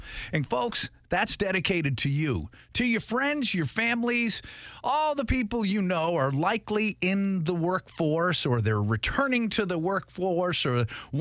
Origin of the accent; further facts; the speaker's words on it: Boston, Massachusetts, United States; moved away as an adult; now in Jacksonville, United States; I came down from Boston, Massachusetts. The Navy brought me here.